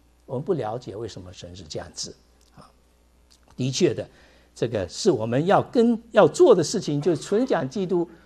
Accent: China; 我知道我们中国人，中国传道人最喜欢讲故事的就是这个意思

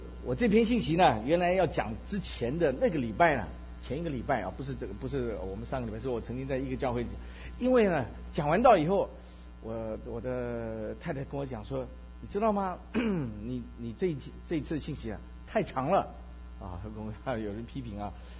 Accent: Taiwan; now in United States; 我生长在台湾，我的老家是上海，81年移民美国，也在美国念书

